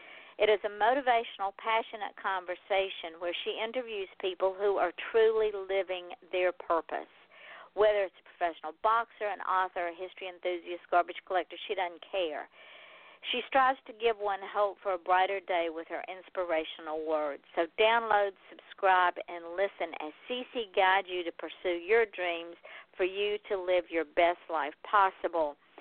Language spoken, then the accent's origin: English; Georgia, United States; Jess is from North Carolina, and I'm from Georgia.